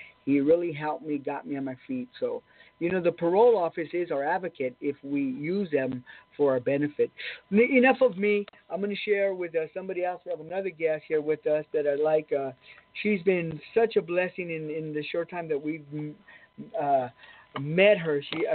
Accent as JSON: {"language": "English", "town": "Los Angeles", "region": "California", "country": "United States", "said": "he knew I was from East L.A., and he seen that I had a real hard life coming up"}